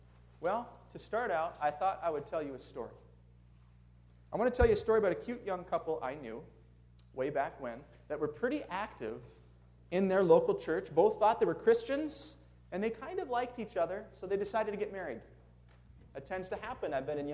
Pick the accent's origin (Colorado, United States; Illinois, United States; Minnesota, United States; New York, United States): Minnesota, United States; And you'll probably notice I have a little bit of an accent. I hail from Minnesota, where it's much colder there than it is here.